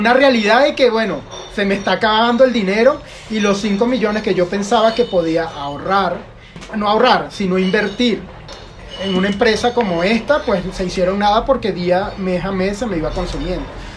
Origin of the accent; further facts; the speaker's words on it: Barquisimeto, Lara, Venezuela; also born or lived in Guanare, Venezuela / Cojedes, Venezuela / Barinas, Venezuela; Sí, soy de Barquisimeto, pero me considero de diferentes partes porque viví no solo en Barquisimeto. Yo nací en Barquisimeto, vivo en Guanare, Portuguesa, 12 años. Luego me regreso a Barquisimeto y luego de Barquisimeto voy a Cojedes y luego de... Bueno, llegué a Barinas... Luego Barquisimeto de nuevo